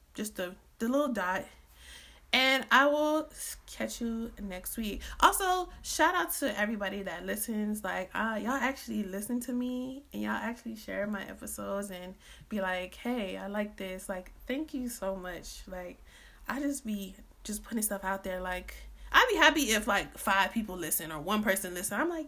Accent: United States; Cause I mean, it's part of me, you know, I grew up in America. It's part of me. I mean, there's a reason why my family came to America.

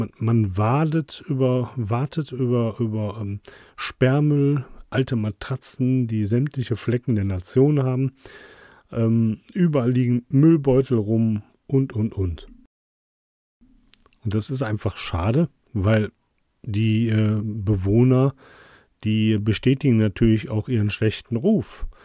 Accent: Krefeld, North Rhine-Westphalia, Germany; also born or lived in Düsseldorf; Ich bin ja ein gebürtiger Düsseldorfer, ich bin in Düsseldorf geboren. Und als ich ein Jahr ungefähr war, sind meine Eltern umgezogen nach Krefeld-Bückerfeld. Und Krefeld-Bückerfeld, das hatte ich ja schon mal erzählt, das war ja so eine Siedlung mit ganz vielen Hochhäusern.

